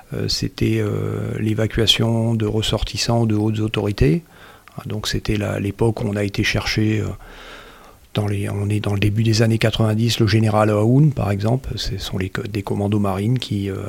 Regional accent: Marseille, Provence-Alpes-Côte d'Azur, France; j'ai grandi à Marseille. Donc à Marseille, on dit qu'on a le plus grand port de France.

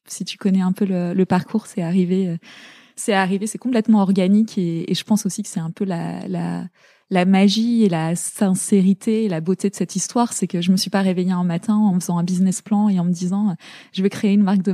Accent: La Garenne-Colombes, Île-de-France, France; also born or lived in Zaire; j'étais à la Garenne Colombe, donc c'était une banlieue géniale parce que vraiment, pour le coup, avec plein de milieux sociaux différents et de gens d'origines différentes.

